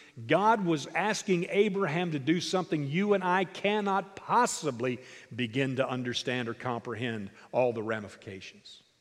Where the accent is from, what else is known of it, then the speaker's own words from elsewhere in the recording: Kentucky, United States; moved away as an adult; also born or lived in Fort Worth, Texas; I grew up in Kentucky. Lived there for 22 years until I graduated from the University of Kentucky, and then I went to Fort Worth, Texas to work on my master's at Southwestern Seminary.